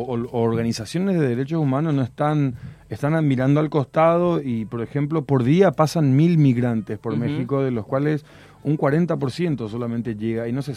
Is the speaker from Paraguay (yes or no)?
yes; Paraguay; now in Córdoba, Argentina; yo por ejemplo me vine de Paraguay a Córdoba diciendo voy a seguir aprendiendo